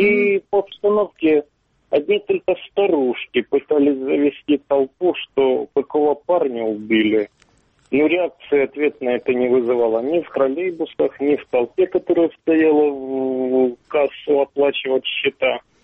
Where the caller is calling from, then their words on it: Donetsk, Donetsk Oblast, Ukraine; Добрый вечер, это Донецк.